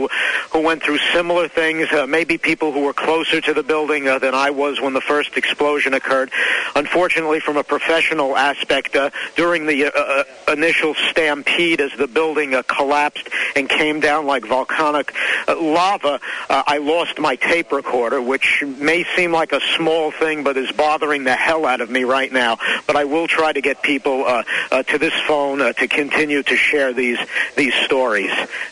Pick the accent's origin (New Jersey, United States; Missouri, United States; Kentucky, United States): New Jersey, United States; Glen Rock; I ran into a gentleman from my hometown of Glen Rock, Stuart Morrell.